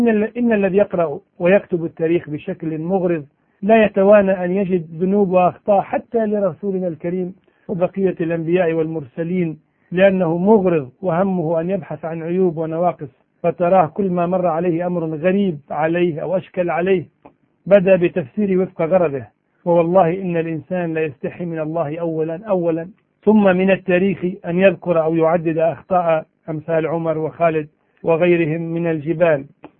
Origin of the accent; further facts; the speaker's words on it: Iraq; وكانت عاصمة مملكتهم عندنا في العراق